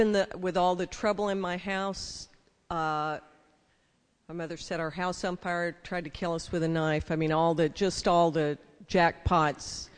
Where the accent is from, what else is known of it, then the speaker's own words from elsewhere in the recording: Texas, United States; Because I grew up in Texas, we were all armed.